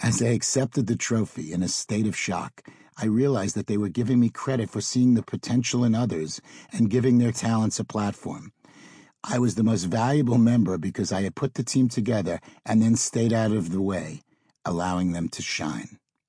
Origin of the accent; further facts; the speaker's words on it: New York, United States; stone's throw away to the Five Towns of Long Island, a place that is still very much a part of me, from my accent to my style